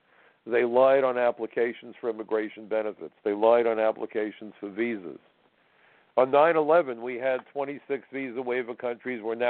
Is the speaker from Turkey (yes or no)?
no; Brooklyn, New York, United States; You know, when I was a kid growing up in Brooklyn, if you really had a disagreement with somebody, sometimes words weren't the solution.